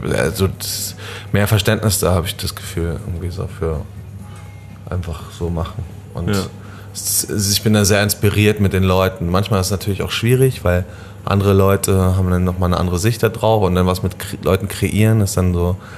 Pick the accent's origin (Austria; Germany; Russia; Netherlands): Germany; Berlin; ich bin ja eigentlich schon in Berlin groß geworden.